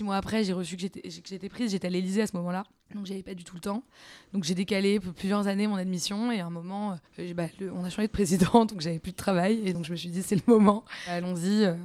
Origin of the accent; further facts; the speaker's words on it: Paris, Île-de-France, France; C'était à la Fédération de Paris 3e, puisque je suis parisienne.